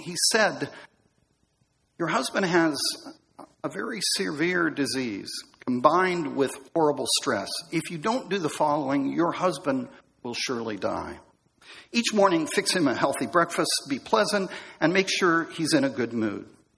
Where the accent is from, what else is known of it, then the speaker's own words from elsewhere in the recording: United States; I grew up here in Central Orange County